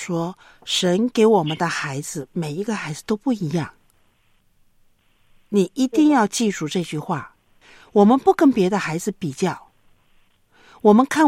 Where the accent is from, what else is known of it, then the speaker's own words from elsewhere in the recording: China; 我们中国人呢，就觉得孩子做得好的是理所当然的